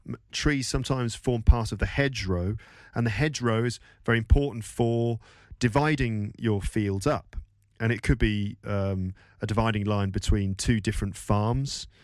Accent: United Kingdom; I'm still British.

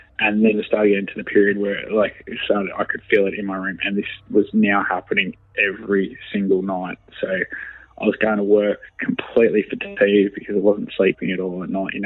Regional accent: New Zealand; "Hey, I'm a Kiwi," sort of thing like that.

